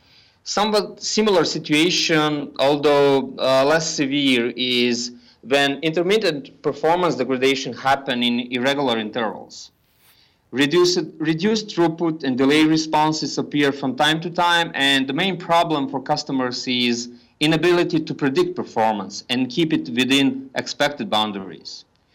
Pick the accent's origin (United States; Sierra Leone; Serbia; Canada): Serbia; I'm from Serbia, Scott.